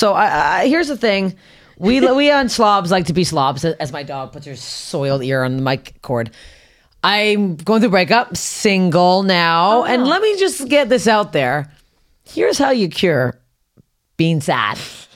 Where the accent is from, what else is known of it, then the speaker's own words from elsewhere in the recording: Toronto, Ontario, Canada; Someone last night said they didn't believe I was from Toronto, thought I was from Chicago.